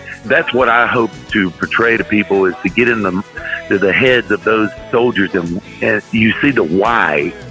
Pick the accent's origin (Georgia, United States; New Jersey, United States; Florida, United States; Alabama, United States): Florida, United States; when I moved back to Florida, my home state, there was a box of letters